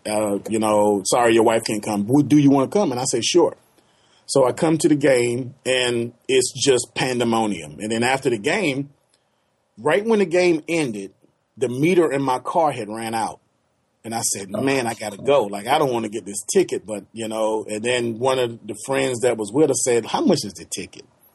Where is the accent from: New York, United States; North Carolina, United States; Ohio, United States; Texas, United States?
North Carolina, United States; Wilson; I'm from Wilson, North Carolina, which is population 43,000 people.